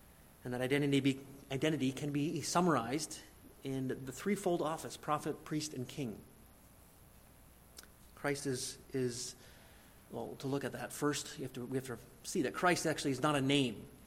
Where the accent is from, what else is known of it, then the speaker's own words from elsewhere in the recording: Indiana, United States; And as I'm from Indiana, the nickname Hoosiers